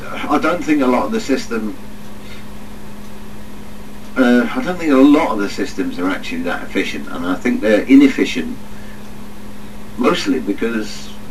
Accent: England, United Kingdom; I mean, I'm English. We drink tea by the gallon.

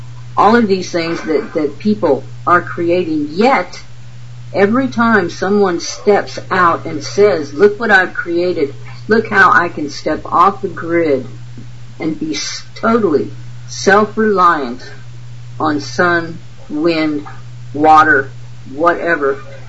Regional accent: the South, United States; born there; Yeah, I was born in the South.

